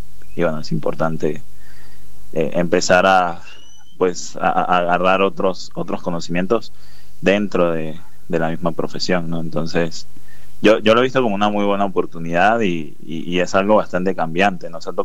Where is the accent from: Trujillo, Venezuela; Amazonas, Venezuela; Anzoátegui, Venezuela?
Trujillo, Venezuela; Yo en Venezuela vengo de Trujillo, y Trujillo para mí es como cuna de muchas cuestiones relacionadas a la música